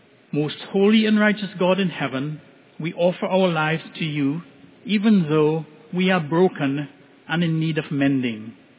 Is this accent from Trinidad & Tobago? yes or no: yes; Trinidad & Tobago; when I was growing up in Trinidad, I always thought that this song had only two verses